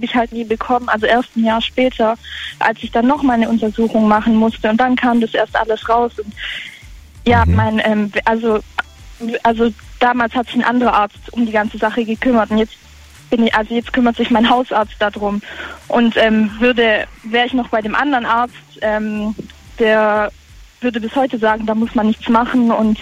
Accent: Schwäbisch Gmünd, Baden-Württemberg, Germany; Ich komme aus Schwäbisch Gmünd.

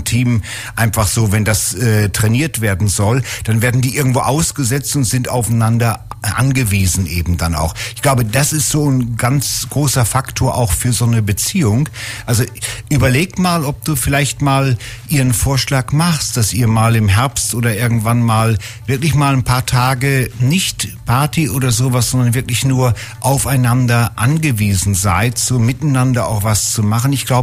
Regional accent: Northern Germany, Germany; Bei uns in Norddeutschland sagt man, die Hörner ein bisschen abstoßen

